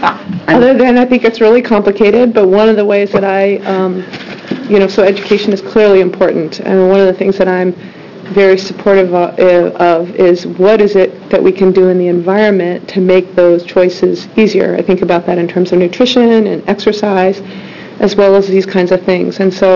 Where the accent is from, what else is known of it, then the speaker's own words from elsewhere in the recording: Klamath Falls, Oregon, United States; I'm from Klamath Falls, and we discovered the Oregon Garden for the first year 9 years ago when we were here, and Silver Falls and downtown Silverton.